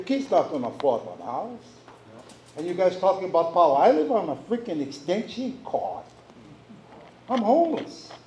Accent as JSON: {"language": "English", "region": "Hawaii", "country": "United States", "tie": "born there", "said": "I was born on Oahu, but now I'm living here."}